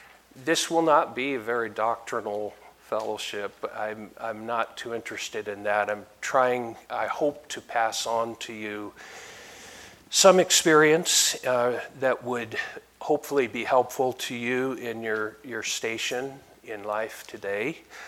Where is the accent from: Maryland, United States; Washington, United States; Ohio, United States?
Washington, United States; Seattle; I'm from Seattle, Washington, and haven't been here in a little while